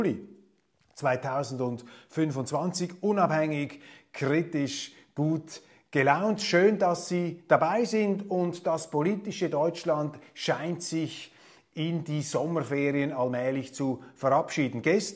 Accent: Switzerland; sage allerdings als Schweizer, bin ja nicht wahlberechtigt in der Bundesrepublik.

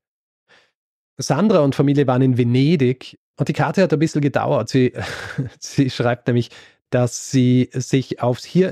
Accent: Vienna, Austria; accent: Viennese; sie hat dann irgendwie gemeint, dass sie das quasi an meinem Wiener Akzent, da war sie sich dann sicher, das bin ich.

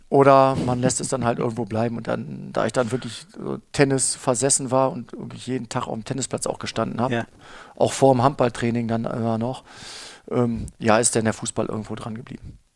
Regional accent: Büttgen, North Rhine-Westphalia, Germany; also born or lived in Neuss; Büttgen liegt quasi, um für dich einfach zu halten, ziemlich genau zwischen Düsseldorf und München-Gladbach

